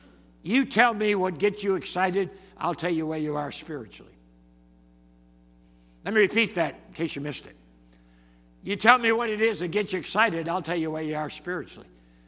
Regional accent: Canada; Now, I come from Canada originally, so if you're Canadian, you've got to be a hockey fan.

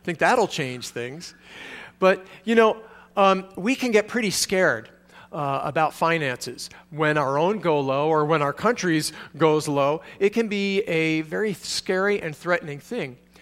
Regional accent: United States; no, I'm American

